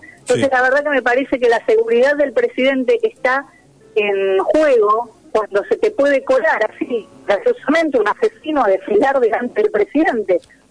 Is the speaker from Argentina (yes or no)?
yes; Argentina; a mí como argentina